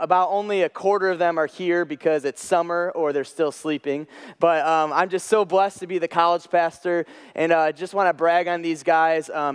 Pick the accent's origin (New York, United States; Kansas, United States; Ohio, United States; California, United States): Ohio, United States; Cleveland; now in Illinois, United States; Well, I am from Cleveland, Ohio. Yes, I'm a big Ohio State fan, but I've been in Illinois for 3 years